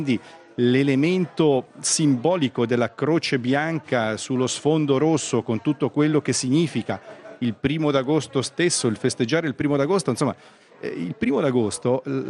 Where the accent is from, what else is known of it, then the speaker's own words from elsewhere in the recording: Switzerland; Io come svizzero, ma anche tante persone con cui parlo, stranieri, amici, eccetera